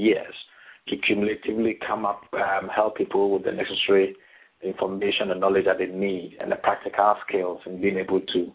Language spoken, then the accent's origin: English; Ghana; moved away as an adult; now in United Kingdom; Yeah, I'm originally from Ghana. It's in West Africa.